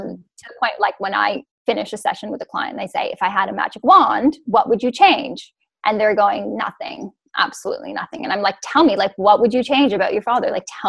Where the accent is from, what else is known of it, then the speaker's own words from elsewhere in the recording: Canada; now in Australia; because growing up in Canada, I had no idea it even existed.